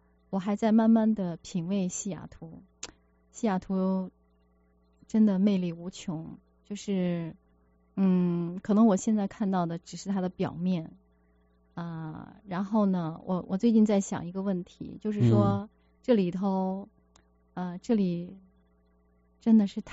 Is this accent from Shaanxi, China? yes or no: yes; Xi'an, Shaanxi, China; now in Seattle, United States; 我到了这里来之后呢，我其实还在想啊，我们怎么样把我们的比如说我是来自西安